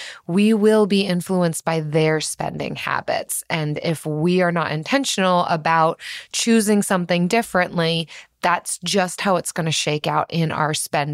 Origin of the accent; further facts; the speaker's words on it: Philadelphia, Pennsylvania, United States; I'm from Philadelphia